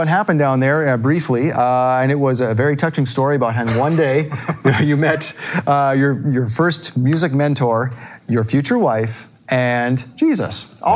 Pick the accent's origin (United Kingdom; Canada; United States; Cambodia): Canada; I'm from Canada.